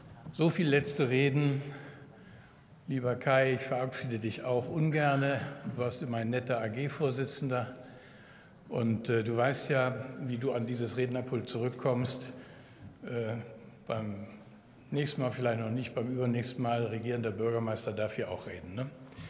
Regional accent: Cologne, North Rhine-Westphalia, Germany; Und ich komme aus Köln

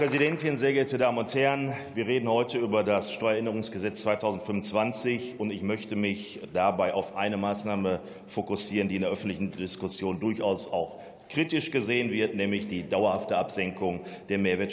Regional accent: Essen, North Rhine-Westphalia, Germany; Ich komme aus der Stadt Essen

